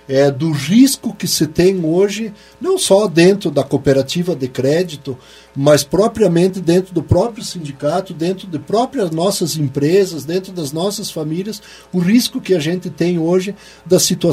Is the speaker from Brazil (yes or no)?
yes; Brazil; de vergonha dizer que eu sou brasileiro